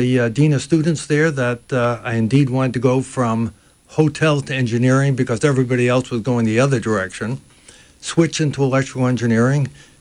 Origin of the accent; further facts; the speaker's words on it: New Bedford, Massachusetts, United States; I grew up in New Bedford. It had been a very rich city during the 1800s because of whaling, and so it still has a whaling museum there.